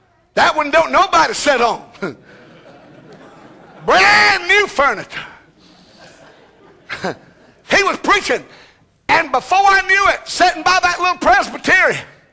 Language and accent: English; Bryson City, North Carolina, United States; I'm from Bryson City.